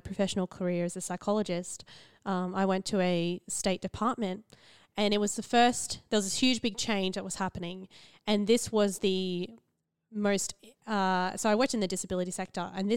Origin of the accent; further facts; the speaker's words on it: Queensland, Australia; I grew up in the central Queensland